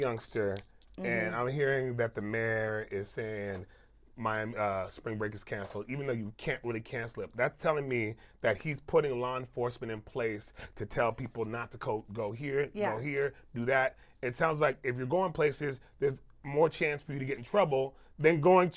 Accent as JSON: {"language": "English", "town": "Las Vegas", "region": "Nevada", "country": "United States", "said": "talk about how I'm from Vegas"}